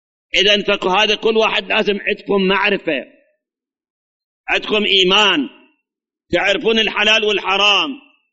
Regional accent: Iraq

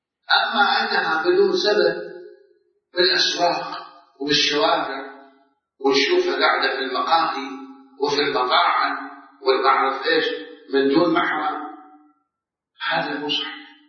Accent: Iraq; الآن إحنا عندنا في العراق عادات تقاليد خاصة

